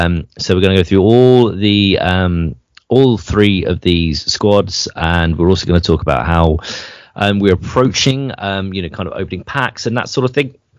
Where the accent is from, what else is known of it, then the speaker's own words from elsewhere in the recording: Ireland; I'm the Irish FIFA dad.